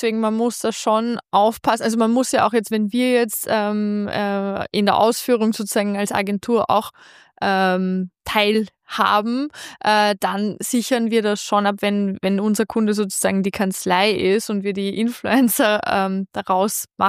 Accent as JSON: {"language": "German", "region": "Vienna", "country": "Austria", "said": "bei uns in Österreich, in Wien, kämpft man sehr, sehr stark mit Nachwuchs."}